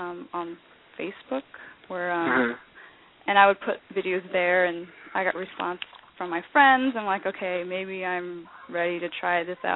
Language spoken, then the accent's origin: English; United States; my parents were really active in the Vietnamese community. I'm Vietnamese American.